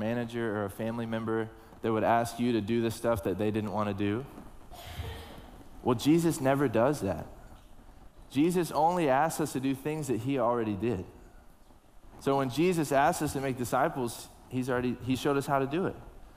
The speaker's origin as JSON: {"language": "English", "region": "Texas", "country": "United States", "lives_now": "New York City, United States", "said": "Yes, we're from Texas. We've been in New York City for about 3 months, and it's been a lot of fun."}